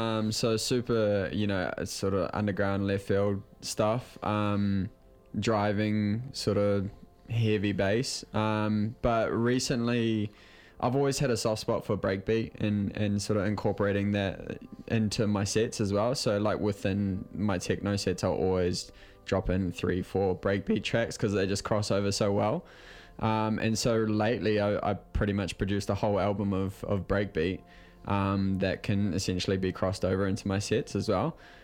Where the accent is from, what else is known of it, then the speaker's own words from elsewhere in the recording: Hawke's Bay, New Zealand; now in Auckland, New Zealand; Yeah, yeah, originally from Hawke's Bay and moved up to Auckland as the old parents get jobs and more opportunity up here, so they moved up when I was abou